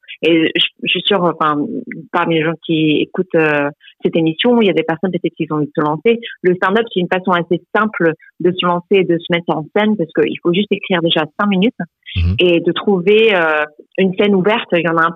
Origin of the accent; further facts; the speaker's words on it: Brittany, France; also born or lived in Zimbabwe; un peu de mon chez-moi quand j'ai grandi en Bretagne